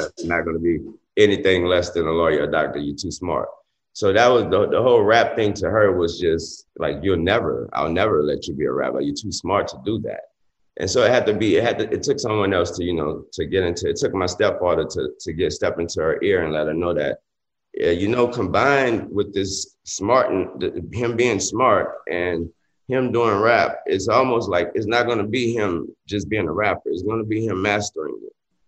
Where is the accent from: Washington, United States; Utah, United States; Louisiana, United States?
Louisiana, United States; New Orleans; I grew up in New Orleans.